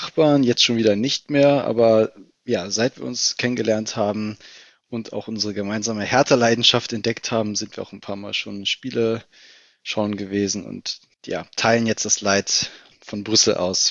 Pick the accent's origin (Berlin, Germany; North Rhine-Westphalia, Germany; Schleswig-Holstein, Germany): Berlin, Germany; Also ich bin Berliner, bin im Südwesten Berlins aufgewachsen, in Steglitz-Lichterfelde und habe dort auch Fußball gespielt.